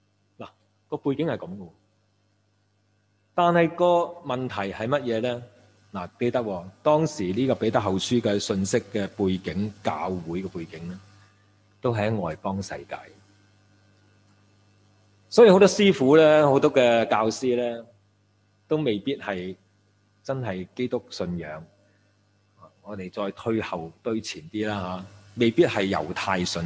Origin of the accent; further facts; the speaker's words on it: China; 或者呢即系我哋搵以前我哋中国人嗰啲卜卜斋啊咁啊。